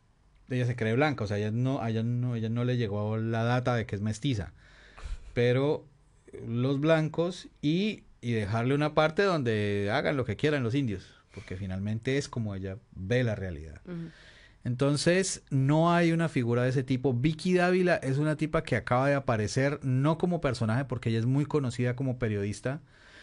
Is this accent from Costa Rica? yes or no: no; Colombia; Colombia es un país, y yo lo digo como colombiano